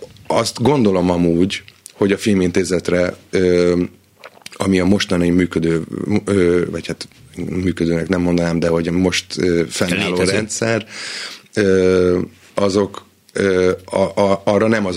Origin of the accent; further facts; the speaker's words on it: United States; azért Amerikában nőttem föl, tehát egészen gyerekkorom óta vágyom vissza